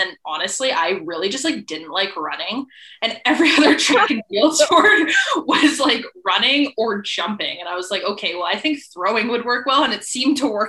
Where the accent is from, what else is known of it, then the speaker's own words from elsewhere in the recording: Winnipeg, Manitoba, Canada; Well, pretty standard for growing up in Winnipeg, I think.